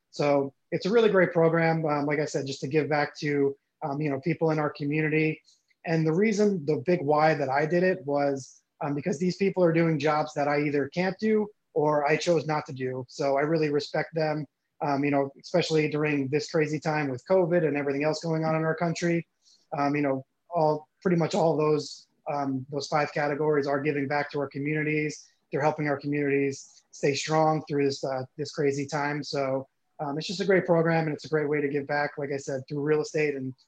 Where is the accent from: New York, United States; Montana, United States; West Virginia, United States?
New York, United States; It actually started in New York, and I'm from New York originally